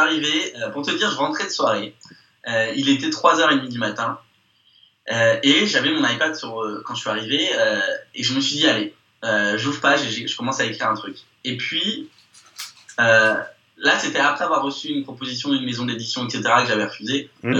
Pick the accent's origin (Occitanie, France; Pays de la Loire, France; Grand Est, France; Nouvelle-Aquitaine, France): Nouvelle-Aquitaine, France; Bordeaux; moved away as an adult; quand je suis parti de Bordeaux, je faisais le tri dans mes vêtements, donc j'avais quand même 22 ans.